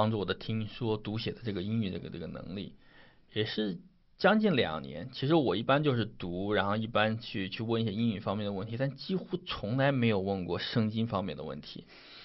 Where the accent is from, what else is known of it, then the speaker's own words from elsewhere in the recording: China; 因为从小在国内长大嘛